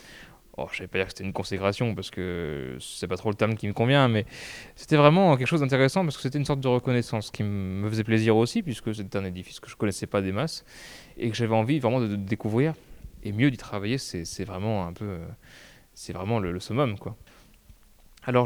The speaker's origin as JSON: {"language": "French", "town": "Brest", "region": "Brittany", "country": "France", "lives_now": "Quimper, France", "said": "Depuis la fin de mon baccalauréat, je me suis retrouvé à Quimper. Moi, je suis de Brest, Brest même à l'origine."}